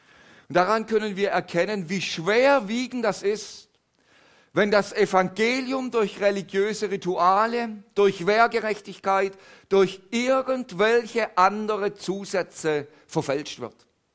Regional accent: Swabia, Germany; Aber wenn man ehrlich ist als Schwabe, das gebraucht man gedankenlos.

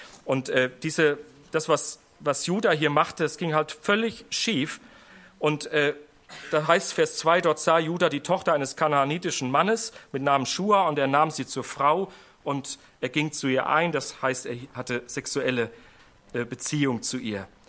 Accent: North Rhine-Westphalia, Germany; Das war im Siegerland, wo ich herkomme, eigentlich das Einzige, was so richtig gut wuchs.

